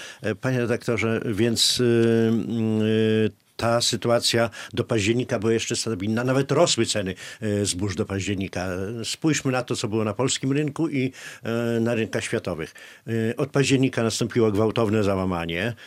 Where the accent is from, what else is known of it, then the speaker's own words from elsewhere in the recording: Podlaskie Voivodeship, Poland; I wtedy także był problem u nas na Podlasiu jednego z zakładów mięsnych.